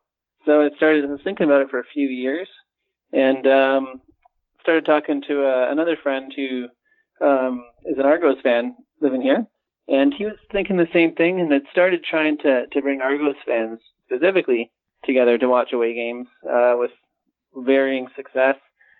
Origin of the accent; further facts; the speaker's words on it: Hamilton, Ontario, Canada; now in Toronto, Canada; over the years living in this city, I'm from Hamilton myself, a big Ticats fan.